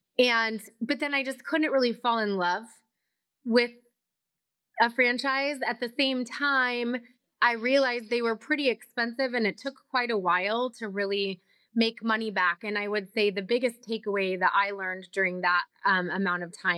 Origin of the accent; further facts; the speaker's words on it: Northwest, United States; also born or lived in Atlanta; So I am born and raised in the Northwest.